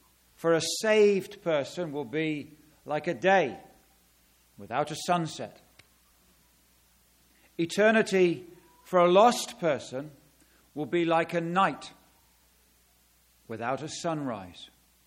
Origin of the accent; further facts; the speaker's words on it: England, United Kingdom; I'm from England, just visiting here for the weekend.